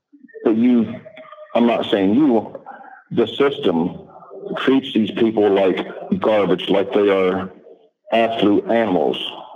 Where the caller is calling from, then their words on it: Ohio, United States; I'm calling from Ohio.